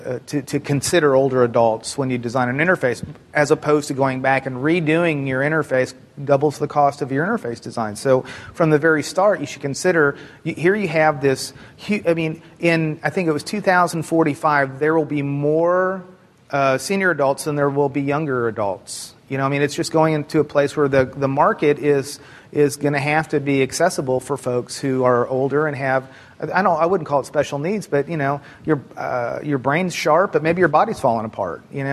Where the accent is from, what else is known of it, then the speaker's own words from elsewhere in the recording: Houston, Texas, United States; Well, I know I'm from Houston